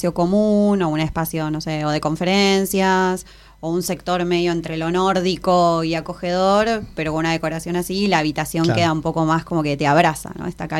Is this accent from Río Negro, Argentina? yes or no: yes; Bariloche, Río Negro, Argentina; yo soy de Bariloche y a veces estamos muy acostumbrados a el techo a 2 aguas, la madera